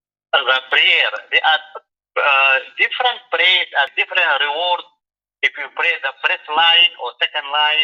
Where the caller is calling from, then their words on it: Glasgow, Scotland, United Kingdom; I'm coming from Scotland, Glasgow.